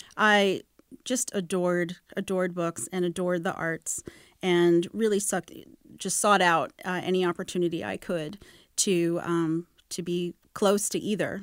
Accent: New York City, New York, United States; So it's very, I grew up on the Upper West Side, but my school was in Greenwich Village, which required a subway train ride

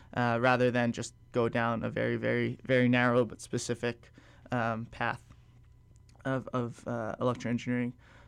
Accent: Hawaii, United States; And I think the thing I like about having, growing up in Hawaii and at least having the perspective from Hawaii, is that that's not how the rest of the world always is, right?

